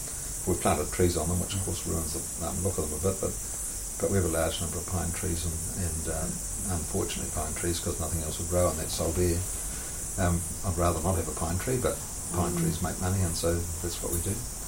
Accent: New Zealand; we were very fortunate growing up in New Zealand

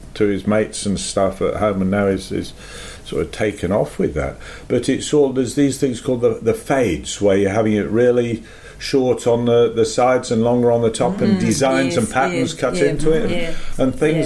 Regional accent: Leeds, Yorkshire and the Humber, United Kingdom; I was from Leeds, and Manchester is just the other side of the Pennines

